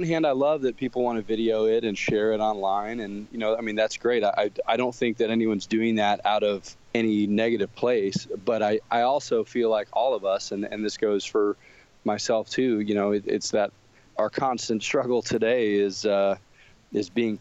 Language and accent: English; Houston, Texas, United States; I grew up outside of Houston. Well, I mean, I moved there when I was seven. I was a military kid, so I moved around a bunch as a kid.